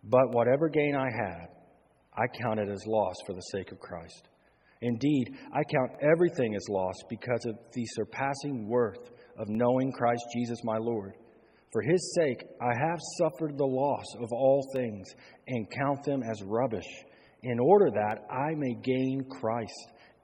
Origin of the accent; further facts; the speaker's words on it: Alabama, United States; I'm from Alabama, okay? That's where I got my education.